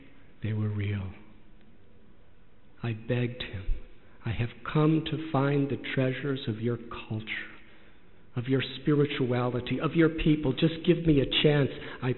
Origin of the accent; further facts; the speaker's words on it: Chicago, Illinois, United States; I was born and raised in Chicago, America, in the 1960s, which was a time of great social turbulence.